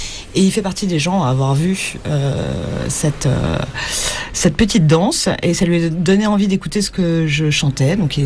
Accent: France; Donc, moi, le paradoxe, c'est que je suis française. La plupart du temps, je chante en français, j'écris en français.

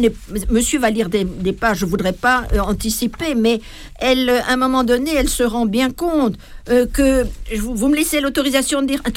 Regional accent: Paris, Île-de-France, France; moi, je suis parisien, je peux m'occuper de tout ça.

